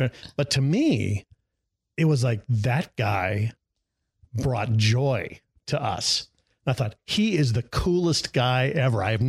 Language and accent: English; Pierre, South Dakota, United States; way I could think to get started, because it was so expensive to live in Denver, was to go back to my hometown.